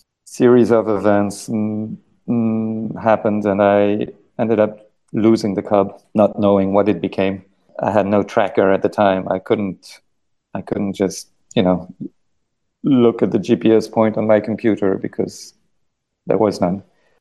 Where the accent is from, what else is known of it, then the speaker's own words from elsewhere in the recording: Kuala Lumpur, Malaysia; also born or lived in Singapore / United States; now in France; I grew up in Kuala Lumpur in Singapore back in the 70s and early 80s. Then I went to the States for 3 years, did a bachelor in humanities, came back to France